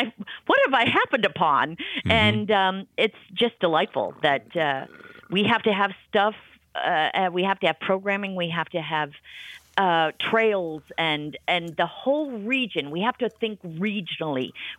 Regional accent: the North, United States; I am not from here. I'm not from Appalachia. You can hear I talk funny. I'm a northerner.

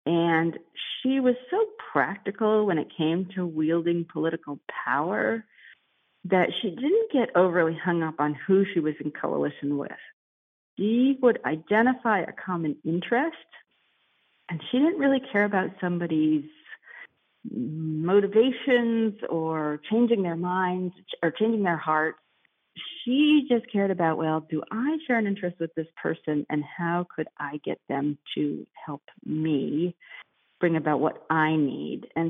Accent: Massachusetts, United States; You know, my parents, I grew up in Massachusetts, and my parents were involved in her campaign for president in the state of Massachusetts.

